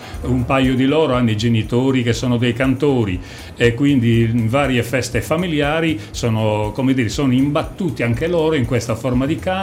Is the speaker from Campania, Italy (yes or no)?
no; Torpè, Sardinia, Italy; Basti pensare che il mio paesino, che è Torpè, che ha 2000 abitanti, conta oggi oltre 100 cantori.